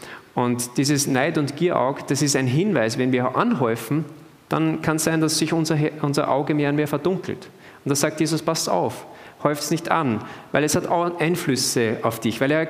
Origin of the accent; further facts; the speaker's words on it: Austria; wir haben da eine kleine Disposition als Österreicher.